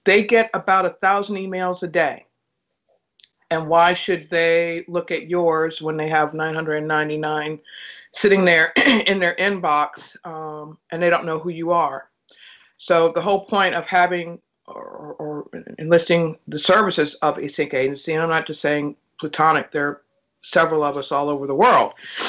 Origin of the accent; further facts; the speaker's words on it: Gary, Indiana, United States; I'm originally from Gary, Indiana, so... I kind of have to go